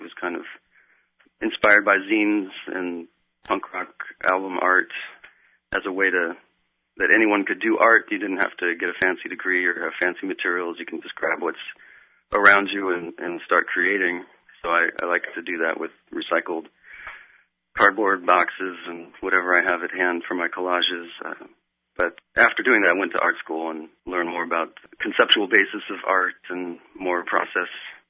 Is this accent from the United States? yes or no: yes; Washington metropolitan area, United States; I grew up outside of Washington, D.C., which is kind of an artificial city.